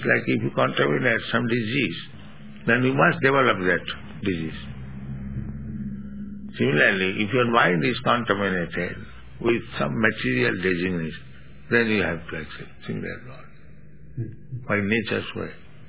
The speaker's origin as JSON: {"language": "English", "country": "India", "second_language": "English", "said": "Now just like you are Canadian, I am Indian"}